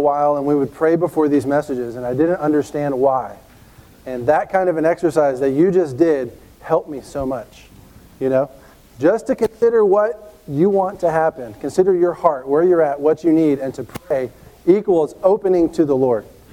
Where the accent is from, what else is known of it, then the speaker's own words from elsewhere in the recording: Atlanta, Georgia, United States; now in Athens, United States; I live and serve in Georgia. I grew up in Atlanta. I served there for a while with Brother Vern.